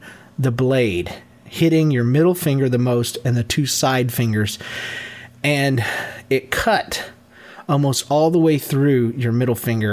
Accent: Georgia, United States; I'm from Georgia.

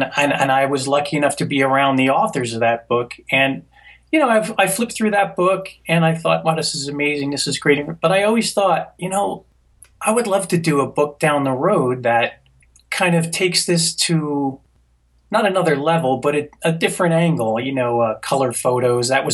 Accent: New Jersey, United States; Well, I grew up in New Jersey. So, and I went to school in South Jersey, which was very close to Cape May Point

